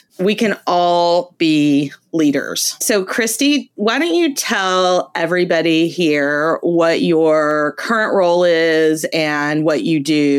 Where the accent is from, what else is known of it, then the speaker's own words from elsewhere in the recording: Kentucky, United States; We grew up together in Eastern Kentucky and have stayed in touch, see each other on occasion when I'm back visiting.